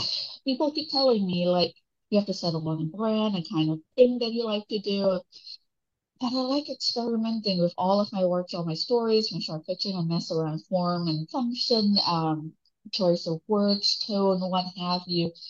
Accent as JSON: {"language": "English", "country": "Malaysia", "tie": "born or raised there", "said": "But growing up in Malaysia, you knew legends from Indian culture, from Malay culture, from indigenous culture, Chinese culture, all the little things and the supernatural stuff."}